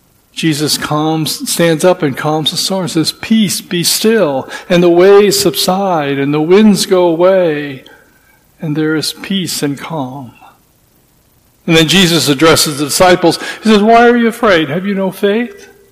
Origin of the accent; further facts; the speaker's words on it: Kansas City, Missouri, United States; when I was growing up in Kansas City, I was always wanted to look out the front door and go out on the front porch when the tornado sirens were blazing.